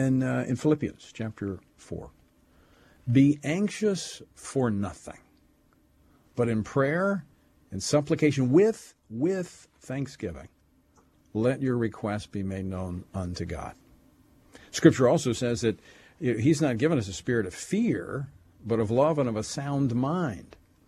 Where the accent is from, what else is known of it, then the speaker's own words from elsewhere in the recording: Louisiana, United States; faced with these various natural disasters in my home state of Louisiana